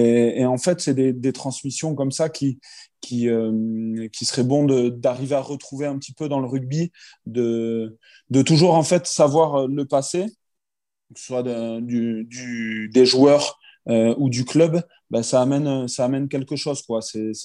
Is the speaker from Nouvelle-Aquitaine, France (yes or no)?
yes; Biarritz, Nouvelle-Aquitaine, France; born there; c'est ma ville. C'est vrai que je suis né à Biarritz aussi. Donc, j'ai quand même une grosse attache là-bas. J'ai encore ma famille qui est sur Biarritz.